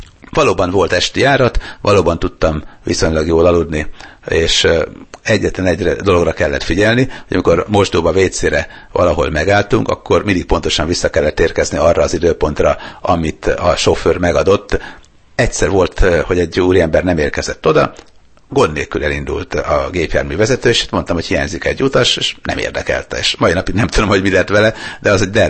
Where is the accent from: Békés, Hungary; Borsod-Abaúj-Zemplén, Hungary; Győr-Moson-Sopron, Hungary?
Győr-Moson-Sopron, Hungary; Sopron; Akkor még a Kárpát utcában laktam albérletbe, én ugye soproni fiú vagyok